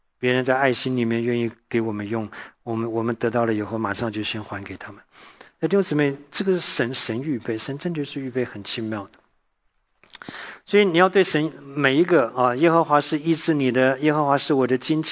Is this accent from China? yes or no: no; Taiwan; 我从小在台湾啊